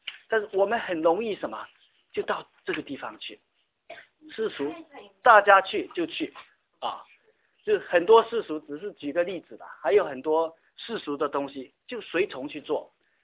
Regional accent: Xiamen, Fujian, China; 我们在厦门，我在厦门鼓浪屿长大，

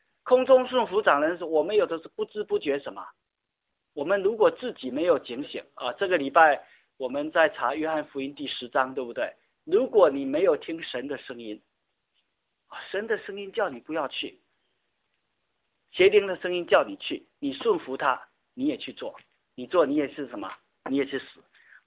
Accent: Xiamen, Fujian, China; 我们在厦门，我在厦门鼓浪屿长大，

